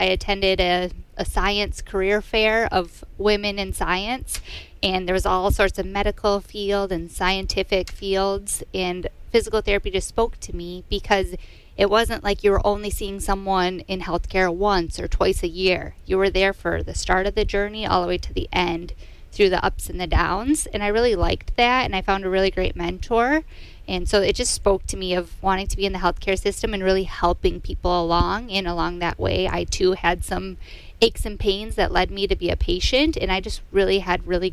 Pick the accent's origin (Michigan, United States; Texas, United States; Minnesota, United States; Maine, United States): Michigan, United States; now in Tomahawk, United States; I'm originally from Michigan, but moved here a few years ago.